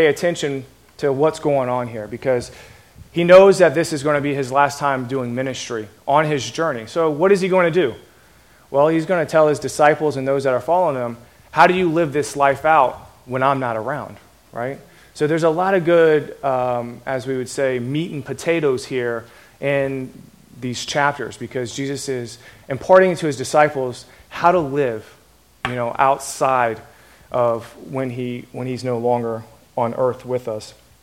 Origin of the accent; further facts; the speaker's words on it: United States; accent: Southern; now in New York, United States; So if my accent doesn't sound as strong as it used to be, a good Southern accent, I apologize in advance.